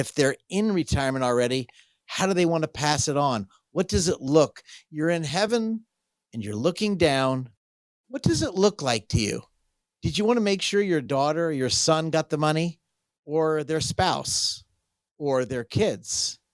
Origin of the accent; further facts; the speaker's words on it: Jacksonville, Florida, United States; We grew up in Jacksonville, Florida, and he could sit around the campfire, shoot the breeze, and then go work out every day.